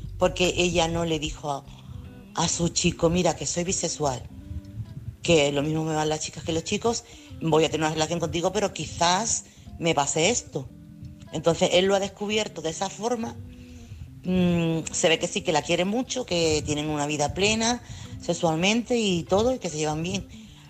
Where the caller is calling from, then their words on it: Chiclana de la Frontera, Andalusia, Spain; corresponsal de Chiclana.